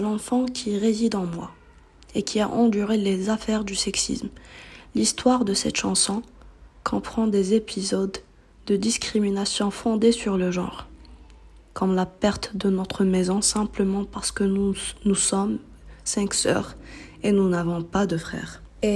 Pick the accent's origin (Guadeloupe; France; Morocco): Morocco; je suis marocaine